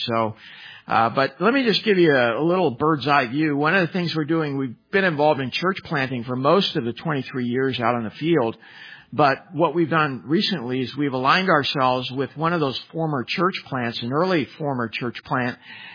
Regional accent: Northwest, United States; and I grew up in the Northwest, so I'm not too far from the Northwest when we come up this far north.

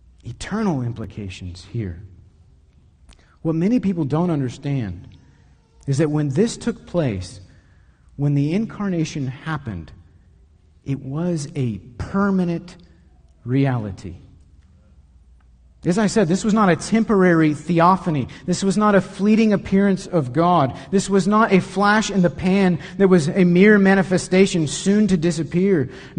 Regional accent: Texas, United States; Now, as a Texan, that sounds awful.

